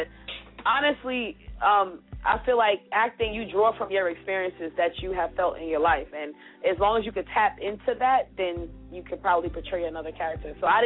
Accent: Brooklyn, New York, United States; Well, I'm from Brooklyn, New York. I always got to throw that out there, shout it out. Brooklyn, of course, all day. So basically, I grew up in Brooklyn, always wanted to dance.

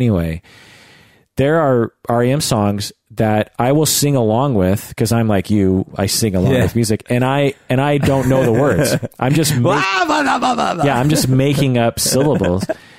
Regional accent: United States; Now, I grew up in the United States, and I'm terrible.

